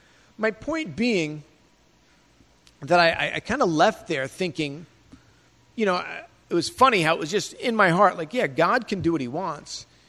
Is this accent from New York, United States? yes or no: yes; New York, United States; I found myself in a pub with two of my buddies in a town next to where I grew up and lived on Long Island.